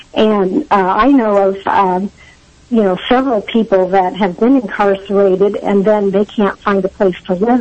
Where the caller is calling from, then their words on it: Kansas City, Missouri, United States; I'm calling from Midtown, Kansas City.